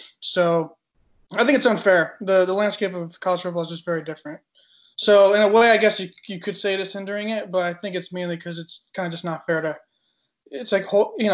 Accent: Florida, United States; also born or lived in Miami; I was born in Miami, grew up in Broward County because of Hurricane Andrew that came here in 92. So we moved up a little north. But yeah, so I've grown up. South Florida is everything. It's all I know.

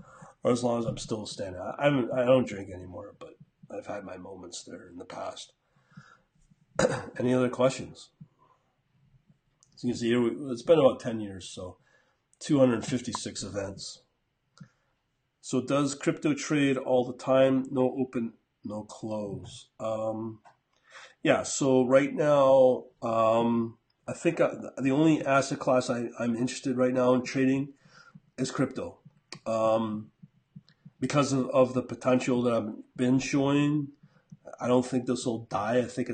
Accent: Canada; as a Canadian.

